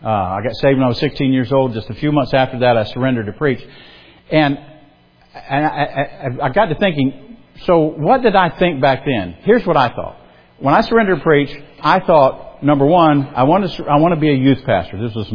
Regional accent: South Carolina, United States; I just assumed, since I'm from South Carolina, that I would be a youth pastor in South Carolina.

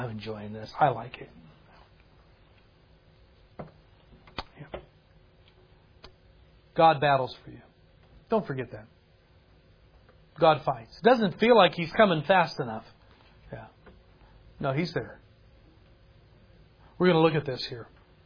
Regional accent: United States; As an American, I could get pretty mouthy on the island of Madagascar

